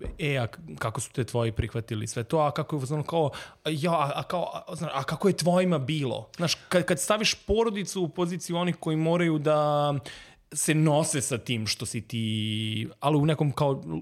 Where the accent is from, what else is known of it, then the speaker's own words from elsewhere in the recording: Kruševac, Šumadija and Western Serbia, Serbia; ja sam iz Kruševca